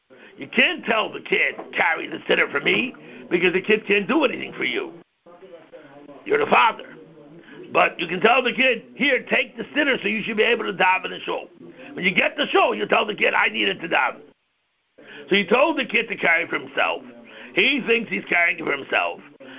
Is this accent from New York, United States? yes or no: no; Baltimore, Maryland, United States; So it was a big tumult when I grew up in Baltimore.